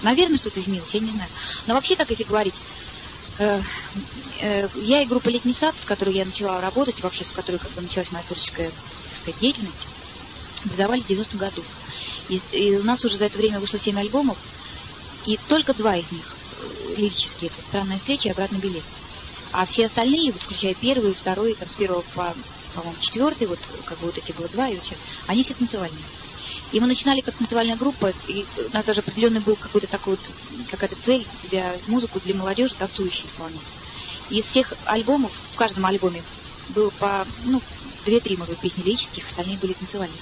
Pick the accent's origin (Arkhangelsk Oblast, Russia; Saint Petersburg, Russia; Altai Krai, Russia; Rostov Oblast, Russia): Saint Petersburg, Russia; и я сама тоже питерская.